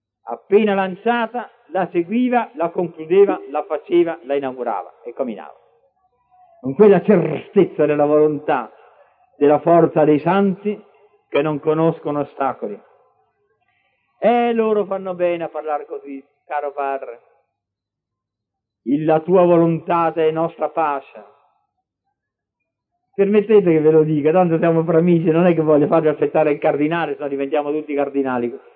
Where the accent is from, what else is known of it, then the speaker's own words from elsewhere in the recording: Loreto, Marche, Italy; born there; Noi eravamo nelle Marche, nella mia terra. Io sono della terra di Leopardi. Sono nato ai piedi del colle della Madonna, del colle di Loreto.